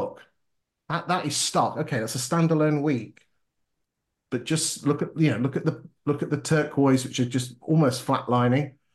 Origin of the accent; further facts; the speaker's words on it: Grantham, East Midlands, United Kingdom; anecdotal evidence suggests that in my hometown of Grantham is that the 2 and 3 bedroom semis are selling like hotcakes